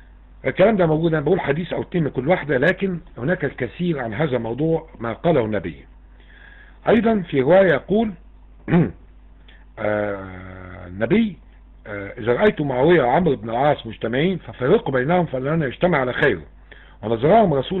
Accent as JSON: {"language": "Arabic", "country": "Egypt", "said": "اللي هم بهدلوا في بلادنا مصر بالذات"}